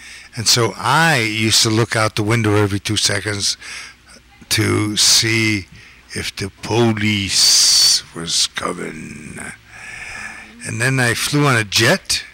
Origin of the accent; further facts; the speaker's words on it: Los Angeles, California, United States; I come from Los Angeles. It's very conservative.